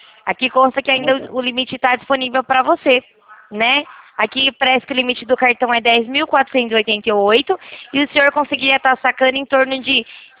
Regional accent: São Paulo, Brazil; eu moro perto do senhor, sou aqui de São Paulo

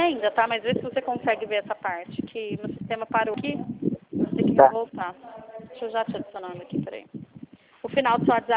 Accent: Campinas, São Paulo, Brazil; Oi, eu sou de São Paulo, Campinas.

